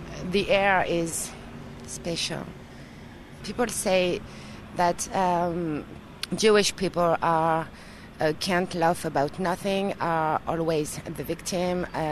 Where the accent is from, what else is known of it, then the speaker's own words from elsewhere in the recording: Paris, Île-de-France, France; born there; English is a second language; I'm French. I was born in Paris